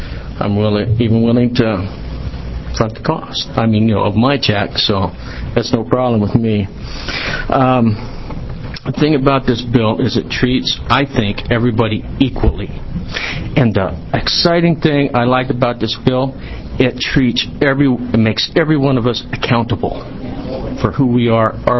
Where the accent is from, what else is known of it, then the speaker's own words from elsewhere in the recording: Salem, Oregon, United States; I'm from Salem, Oregon.